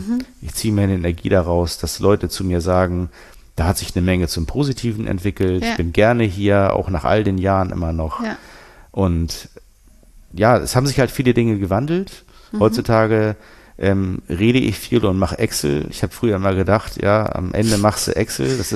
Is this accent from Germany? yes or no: yes; Northern Germany, Germany; Ich komme ja aus Norddeutschland